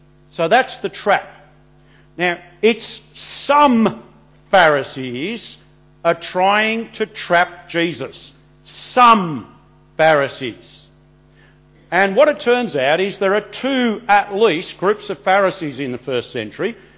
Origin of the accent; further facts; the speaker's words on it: Melbourne, Victoria, Australia; I grew up in Melbourne, in Victoria